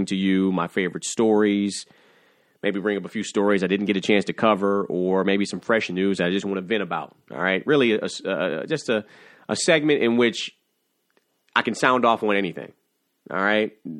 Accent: Detroit, Michigan, United States; one of the greatest hip-hop artists to come out of my hometown. He is doing it big, and he has a new album entitled Detroit 2

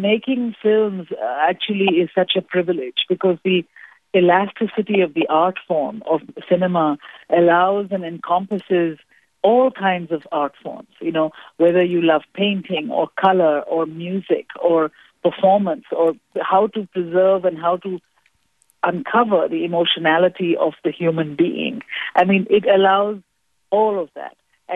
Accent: Kolkata, West Bengal, India; moved away as an adult; now in United States; I grew up near Calcutta and in Calcutta for 12 years of my childhood, and then, like the couple in The Namesake, came on to study in Cambridge, Massachusetts, in 1976.

